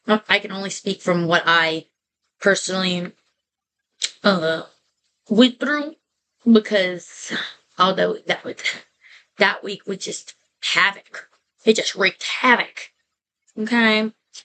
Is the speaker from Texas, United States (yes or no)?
yes; Texas, United States; But then again, we're from Texas. We don't know what to do.